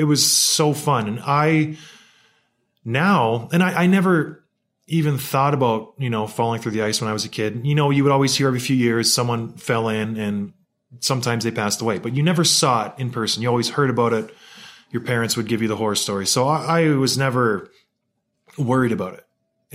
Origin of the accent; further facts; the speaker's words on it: St. Catharines, Ontario, Canada; I grew up in St. Catharines, Ontario, and where I lived, there was a pond called Martindale Pond in Port Dalhousie.